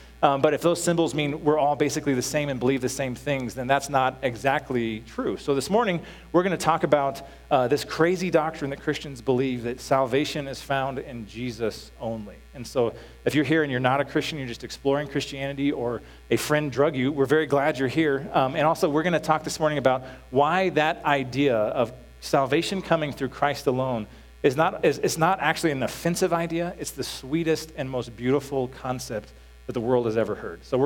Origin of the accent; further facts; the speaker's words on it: Peyton, Colorado, United States; Because I grew up in Peyton, just 10 miles east of here.